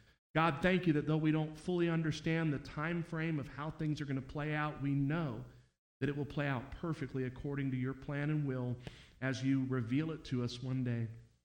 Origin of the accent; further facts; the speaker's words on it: Miami, Florida, United States; And I was raised in Florida.